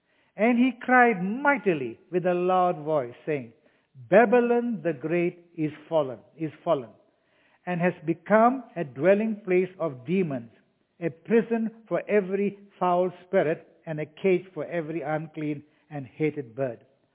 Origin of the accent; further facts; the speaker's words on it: Kenya; See, they heard I was from Kenya, so they called me.